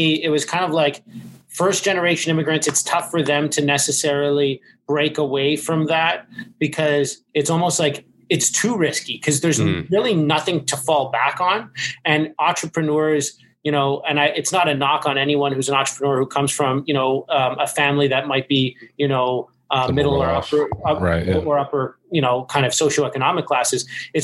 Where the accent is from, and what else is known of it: Toronto, Ontario, Canada; born or raised there